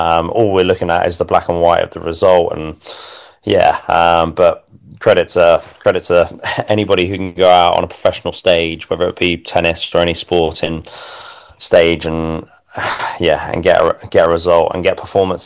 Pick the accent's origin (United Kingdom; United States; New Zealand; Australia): United Kingdom; We obviously knew who she was being British, but even then, like probably the rest of the UK, she became a household name